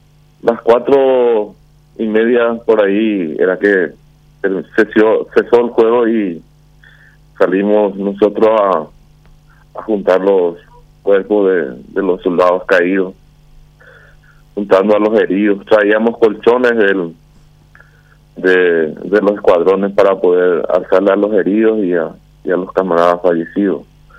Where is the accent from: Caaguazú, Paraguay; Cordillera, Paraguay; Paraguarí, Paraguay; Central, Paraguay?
Central, Paraguay; moved away as an adult; Vivo en la ciudad de Mandarias. En la década del 90 me vine al Alto Paraná de Central de Asunción.